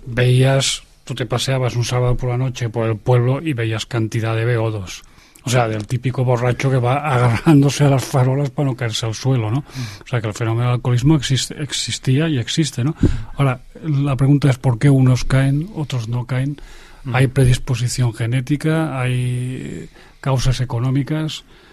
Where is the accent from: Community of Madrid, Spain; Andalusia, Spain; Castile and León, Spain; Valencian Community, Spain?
Andalusia, Spain; Seville; Yo me crié en Sevilla, o sea, la juventud y la adolescencia la he pasado en Sevilla y rodeado de jóvenes